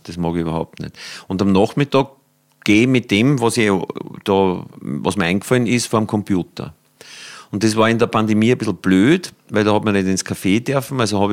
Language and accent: German; Lower Austria, Austria; Und Neumarkt an der Ips ist quasi gar nicht so weit von mir, wo ich herkomme.